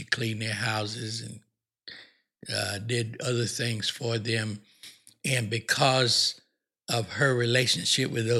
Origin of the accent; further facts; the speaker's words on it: St. Petersburg, Florida, United States; I grew up in St. Petersburg, Florida. My brother and I and my mom and my dad in a segregated society.